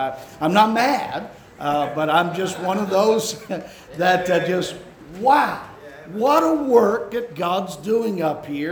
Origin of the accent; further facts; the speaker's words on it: Illinois, United States; also born or lived in Arkansas; And I grew up mostly in Illinois, and so I realize I may not be well liked as a Yankee, but I was born in Arkansas, grew up in mostly in Illinois until 1975.